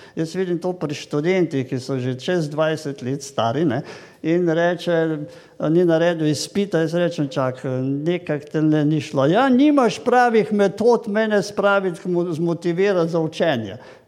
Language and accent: Slovenian; Savinja, Slovenia; ker sem iz Savinjske doline doma in tam gojimo nek hobi, ki se reče trma.